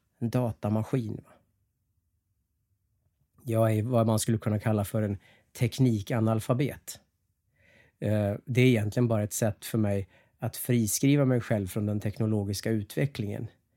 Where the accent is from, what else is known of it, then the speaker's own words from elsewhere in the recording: Skinnskatteberg, Västmanland County, Sweden; Jag är från Skinnskatteberg, skrek jag.